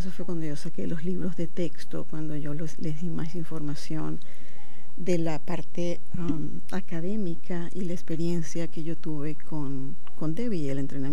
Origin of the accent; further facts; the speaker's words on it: Venezuela; now in San Diego, United States; soy de Venezuela, pero tengo 27 años aquí en San Diego, entonces tengo más tiempo aquí que en Venezuela.